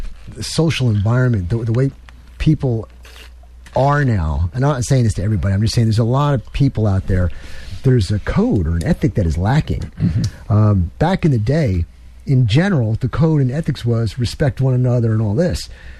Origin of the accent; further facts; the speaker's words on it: New York, United States; But I'm originally from New York. And up there, it was safe. It was fun.